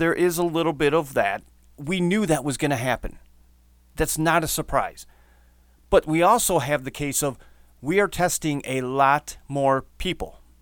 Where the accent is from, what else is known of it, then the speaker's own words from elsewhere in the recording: Michigan, United States; we're going to start here in my home state of Michigan